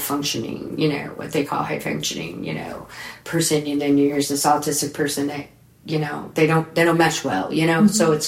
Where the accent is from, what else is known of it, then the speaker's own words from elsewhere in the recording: Vandercook Lake, Michigan, United States; And I grew up in Vandercook Lake, graduated from.